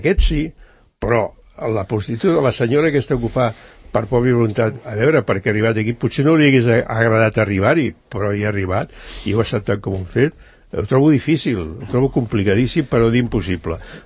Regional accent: Barcelona, Catalonia, Spain; Jo quan era petit recordo, doncs, a Barcelona jo tenia 14 anys

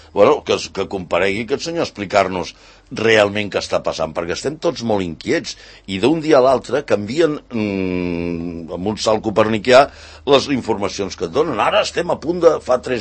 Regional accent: Tortosa, Catalonia, Spain; accent: Tortosan; Jo parlo tortosí perquè sóc de Tortosa i tota la vida em pensava que havia parlat català

